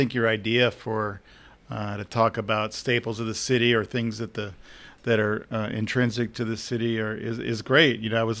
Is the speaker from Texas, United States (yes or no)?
no; Covington, Louisiana, United States; also born or lived in Baton Rouge; Did. I was born in Covington and spent some time in Baton Rouge, but then we made our way to the North Shore, and that's where I was raised.